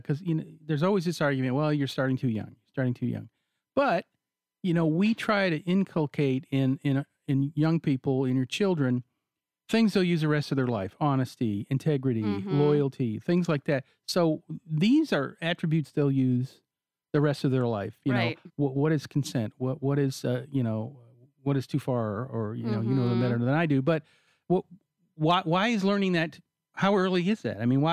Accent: Canada; Well, okay, that was Canada. I'm from Canada.

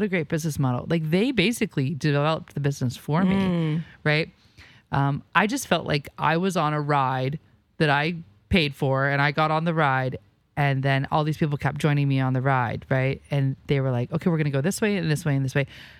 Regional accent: the South, United States; now in Seattle, United States; I'm from the South.

